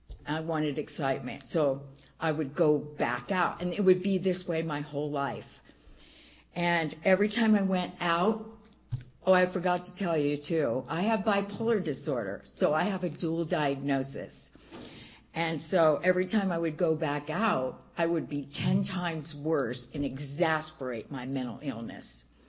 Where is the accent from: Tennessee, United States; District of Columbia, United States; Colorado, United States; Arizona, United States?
Arizona, United States; Munds Park; I was raised in Flagstaff, south of Flagstaff in Munns Park. And in 1967, we were one of three families that lived there.